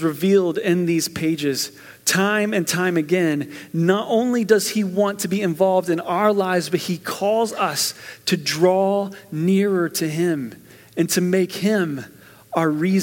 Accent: West Virginia, United States; You see, I grew up in West Virginia, and there were times where, you know, we would go to a revival or we'd be somewhere.

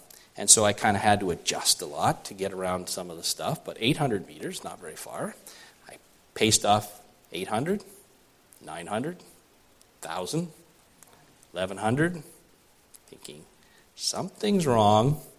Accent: Canada; We're from Canada.

